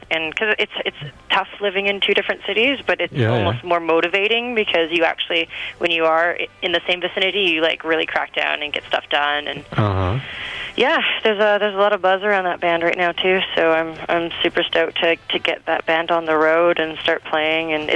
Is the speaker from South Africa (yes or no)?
no; Winnipeg, Manitoba, Canada; born there; now in Vancouver, Canada; I was born in Winnipeg.